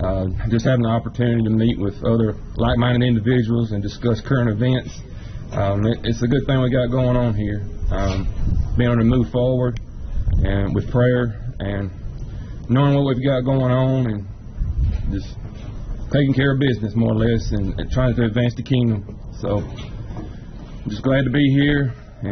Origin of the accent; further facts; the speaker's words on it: Muscle Shoals, Alabama, United States; Hey, Coach … I'm from Muscle Shoals, Alabama.